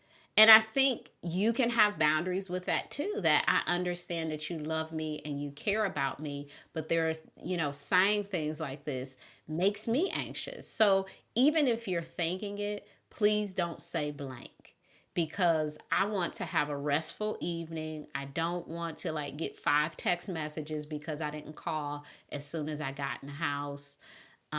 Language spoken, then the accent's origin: English; Detroit, Michigan, United States; I used to live in Detroit and I grew up, born and raised in Detroit, and I had a house there